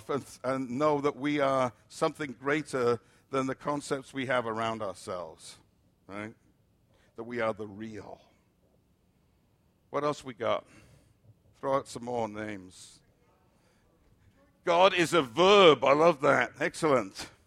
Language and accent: English; Cardiff, Wales, United Kingdom; But they did it in my hometown of Cardiff.